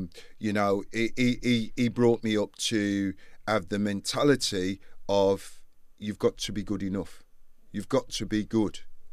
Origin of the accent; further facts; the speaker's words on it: West Midlands, United Kingdom; born there; Well, I was born in Albury in Worley, West Midlands. That's where I was born.